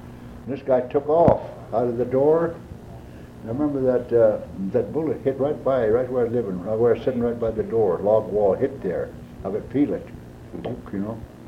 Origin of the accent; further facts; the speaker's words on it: Zortman, Montana, United States; born there; But I was born in Zortman, like I told you.